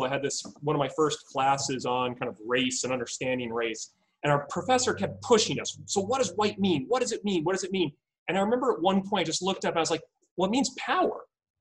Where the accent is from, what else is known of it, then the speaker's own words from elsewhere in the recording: New York, United States; I grew up outside of New York City.